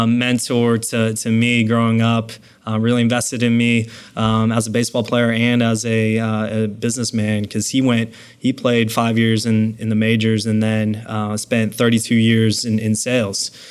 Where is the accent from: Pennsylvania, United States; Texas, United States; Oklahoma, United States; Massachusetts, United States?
Texas, United States; Dallas; moved away; No, I grew up in Dallas, Texas. So moved up here 11 years ago, didn't know anyone